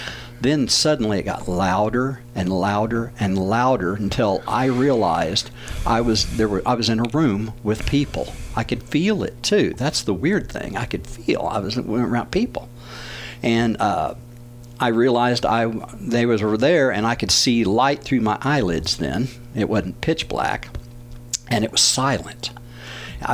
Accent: the South, United States; Lord, thank you so much that I grew up in the Bible Belt in the United States, you know, one nation under God.

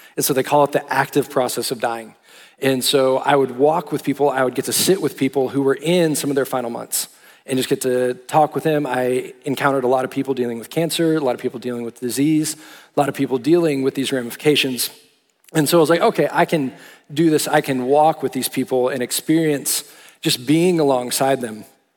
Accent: Austin, Texas, United States; I grew up in Austin, Texas, born and raised, but then moved up here to go to TCU.

